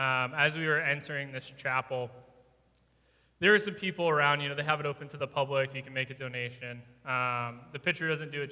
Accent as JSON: {"language": "English", "region": "Maine", "country": "United States", "said": "It was freezing, and we're from Maine, and it was still cold."}